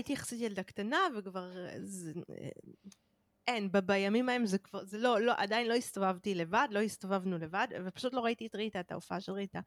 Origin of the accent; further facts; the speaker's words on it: Holon, Tel Aviv District, Israel; אני גדלתי בחולון